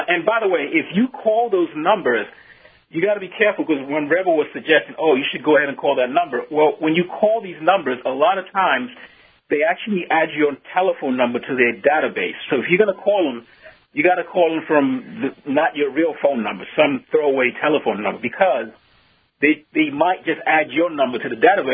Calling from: Florida, United States; Anyway, I'm calling from Florida also.

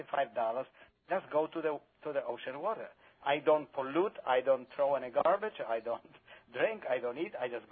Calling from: Riverhead, New York, United States; I'm in Riverhead.

